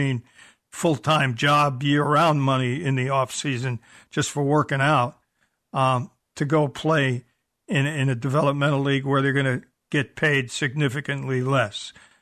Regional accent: New York, United States; accent: New York; also born or lived in Buffalo; I lost my New York accent, but I never quite got the Canadian part of it, although I spent 11 years in Buffalo

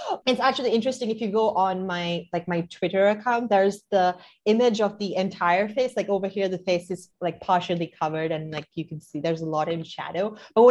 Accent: Sri Lanka; growing up in Sri Lanka, that's not necessarily something that I even let myself think about

